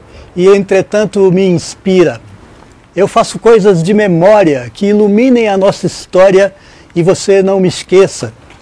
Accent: Brasília, Federal District, Brazil; also born or lived in Maceió; eu sou de Brasília, né? Eu nasci em Maceió, mas sou criado em Brasília desde os 7 anos. Então, a minha cidade é ali.

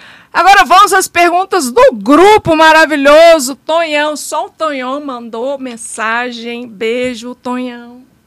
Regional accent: Brazil; now in Portugal; eu tenho o privilégio de ser branca, e olho claro, e eu realmente sou descendente de português

